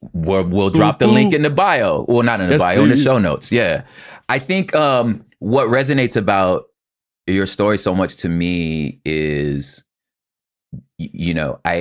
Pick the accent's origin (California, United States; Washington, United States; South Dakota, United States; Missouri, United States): California, United States; And again, I'm from California, so I didn't know nothing about